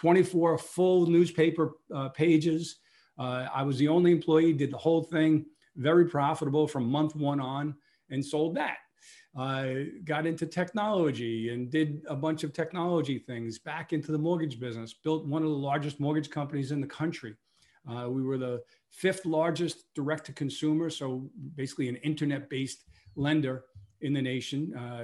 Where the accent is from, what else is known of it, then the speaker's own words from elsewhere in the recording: New York, United States; born there; I was born in Brooklyn, New York. And, Brooklyn, everybody knows Brooklyn, but I was born in a little area called, not a little area, big part of Brooklyn called Bensonhurst.